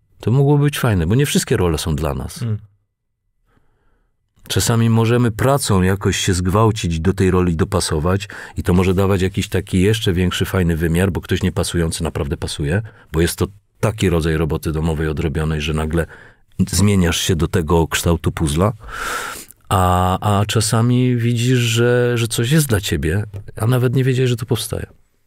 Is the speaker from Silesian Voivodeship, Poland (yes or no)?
yes; Sosnowiec, Silesian Voivodeship, Poland; Bardzo lubię Śląsk, przy którym się wychowałem, przez który wielokrotnie dostałem zęby za to, że jestem z Sosnowca